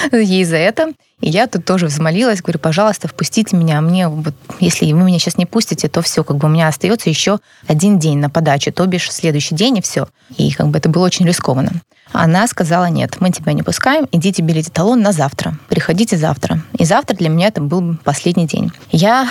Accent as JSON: {"language": "Russian", "town": "Chișinău", "country": "Moldova", "tie": "born or raised there", "first_language": "ru", "said": "Хотя у меня есть документ, который подтверждает, что я закончила школу, русскую школу в Кишиневе. И где-то, да, мне это было неприятно, потому что за мой русский язык меня зачастую гнобили на моей родине, где я родилась, да, в Молдавии."}